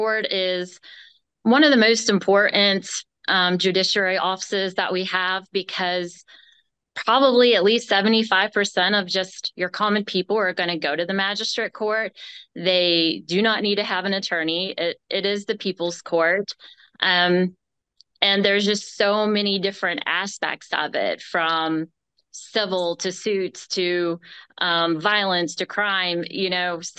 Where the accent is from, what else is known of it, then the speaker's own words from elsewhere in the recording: West Virginia, United States; I'm born and raised in Taylor County as well.